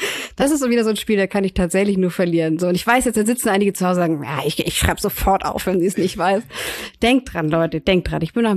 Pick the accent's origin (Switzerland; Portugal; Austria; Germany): Portugal; Norte; In Westen, ja gut, das ist nicht ganz meinem Gebiet. Ich komme aus dem Norden.